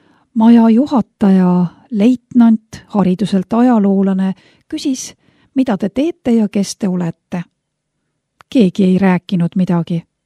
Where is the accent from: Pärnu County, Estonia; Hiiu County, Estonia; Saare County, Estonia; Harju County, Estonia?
Pärnu County, Estonia; Pärnu; moved away as an adult; also born or lived in Germany / France; Ma sündisin Pärnus. Seal käisin ka koolis. Kui Eestimaalt lahkusin, olin natukene üle 20. Läksin Saksamaale ja sealt juba Prantsusmaale.